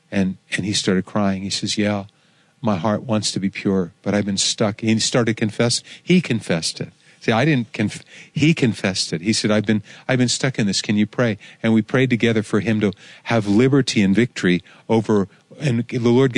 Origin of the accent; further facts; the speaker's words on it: Pennsylvania, United States; I grew up in Pennsylvania. I understand. We're not always honest in Pennsylvania.